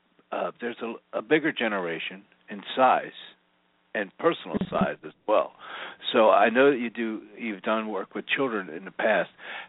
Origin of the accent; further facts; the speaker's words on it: Philadelphia, Pennsylvania, United States; So I was born and raised Italian in Philadelphia. My mom ate everything from scratch